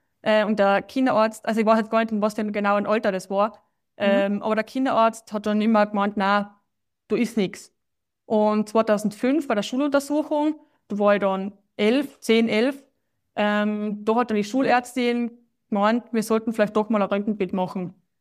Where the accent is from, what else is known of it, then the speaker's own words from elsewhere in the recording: Tyrol, Austria; ich komme aus Osttirol und bin 31